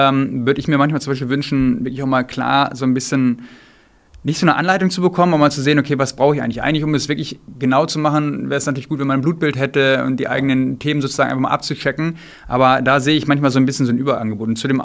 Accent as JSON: {"language": "German", "region": "North Rhine-Westphalia", "country": "Germany", "tie": "born or raised there", "also_born_or_lived": "United States", "said": "ich bin Fleischesser, muss ich dazu sagen, ich bin so aufgewachsen in Ostwestfalen und bei uns gab es relativ häufig Fleisch."}